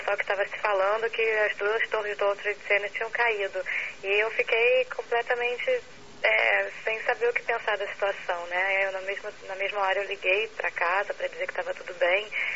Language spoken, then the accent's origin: Portuguese; Rio de Janeiro, Brazil; moved away as an adult; now in Los Angeles, United States; eu sou brasileira do Rio de Janeiro e eu tô em Los Angeles estudando na UCLA.